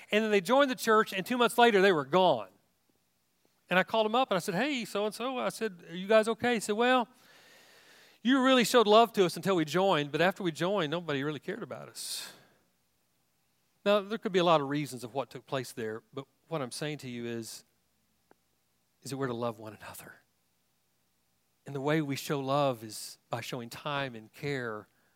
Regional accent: Hobart, Tasmania, Australia; I'm from Hobart, and I said extrapolate, and I grew up in the Blue Building.

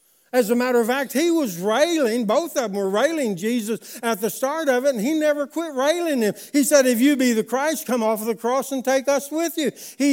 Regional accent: Spavina, Oklahoma, United States; I remember I grew up in Spavina, Oklahoma, over here on the lake. I went to school at Strang, Oklahoma, great big Strang, Oklahoma.

